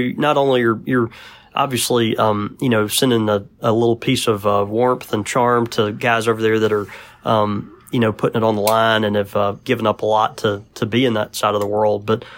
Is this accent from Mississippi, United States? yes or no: yes; Mississippi, United States; I'm from Mississippi, so my verbiage is not great anyway, but go ahead.